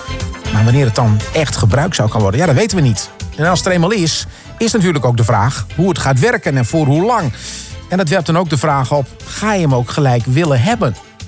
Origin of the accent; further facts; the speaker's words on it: Gelderland, Netherlands; now in Groningen, Netherlands; Ik woon hier nu 43 jaar. Vakantieliefde. En ik kom uit Gelderland.